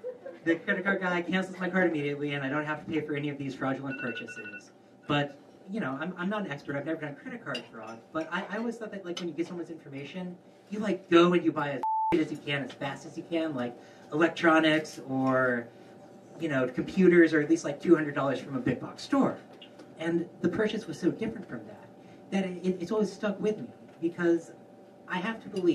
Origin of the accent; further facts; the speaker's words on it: Philadelphia, Pennsylvania, United States; but I'm from West Philly, and I think of myself as a good West Philian.